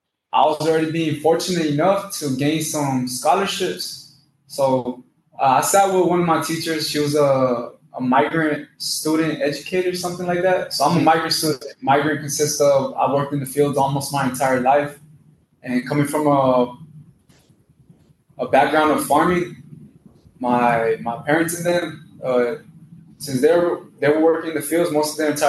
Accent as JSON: {"language": "English", "region": "Florida", "country": "United States", "said": "So my background is, I come from Florida."}